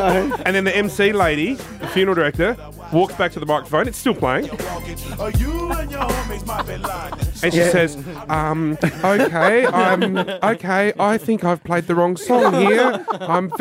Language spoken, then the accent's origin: English; South Australia, Australia; that's why I'm South Aussie